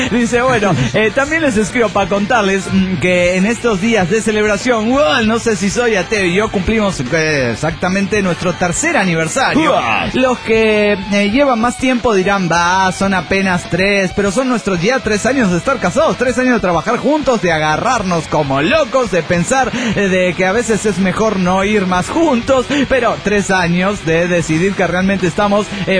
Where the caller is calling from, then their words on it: Mexico City, Mexico; del DF mexicano.